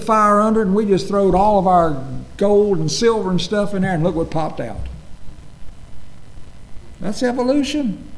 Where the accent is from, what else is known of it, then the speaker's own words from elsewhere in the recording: Martinsville, Virginia, United States; now in Collinsville, United States; I'm from Martinsville, because they know the Speedway. But actually, I live in Collinsville.